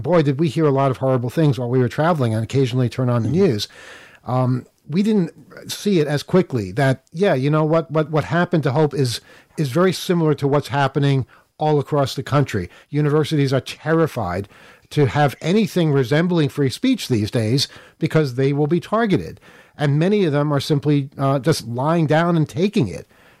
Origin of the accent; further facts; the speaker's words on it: New York, United States; if I say I'm from the United States, I'm going to get a look. I know that. But if you say you're from New York, it means something different.